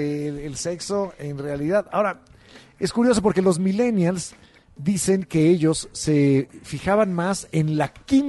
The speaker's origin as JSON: {"language": "Spanish", "country": "Mexico", "said": "soy mexicano"}